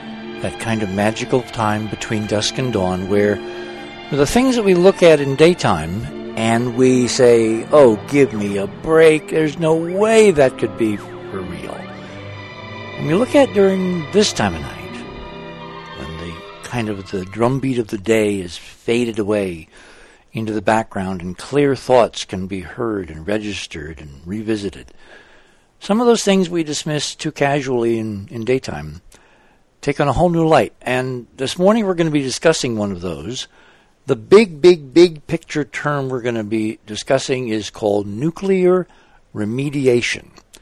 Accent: New England, United States; New England, where I used to live, and we had nor'easters regularly when I was growing up in New England.

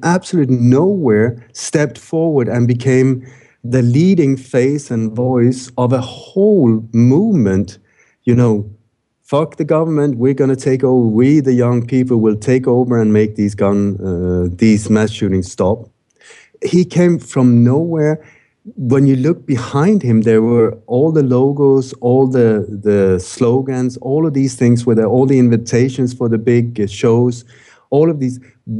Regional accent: Sweden; also born or lived in Denmark; So what I've done since I was born in Denmark, grew up in Sweden, this is a real massive trauma for this country.

